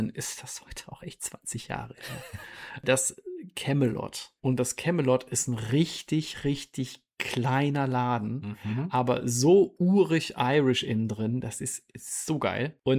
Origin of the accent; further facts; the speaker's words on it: North Rhine-Westphalia, Germany; denn ich komme ja aus dem Siegerland. Und das Siegerland ist nicht allzu groß, hat aber eine gesunde Kneipenkultur.